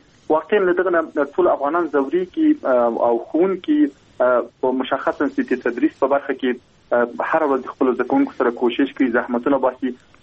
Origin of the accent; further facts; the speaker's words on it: Logar, Afghanistan; موږ د خپل د لوګر ولایت یم